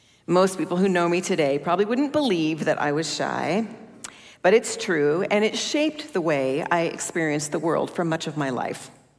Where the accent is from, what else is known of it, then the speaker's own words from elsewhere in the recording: California, United States; also born or lived in Orange / Santa Barbara / Poway / Fullerton; I was born in Orange, California, to wonderful parents … my mom is here today. Yes. We grew up in various places around Southern California, including Santa Barbara, Poway, Fullerton, Yorba Linda, just to name a few.